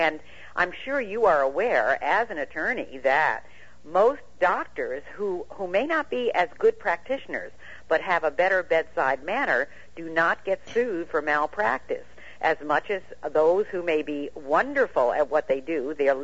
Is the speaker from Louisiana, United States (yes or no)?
no; New York, United States; born there; I was born in New York State.